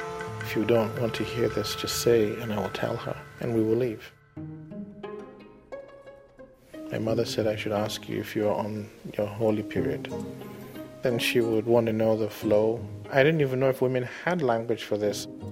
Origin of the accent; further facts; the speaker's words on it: Afikpo, Ebonyi, Nigeria; born there; I'm a novelist, a poet. I was born in Afikbo in southeastern Nigeria.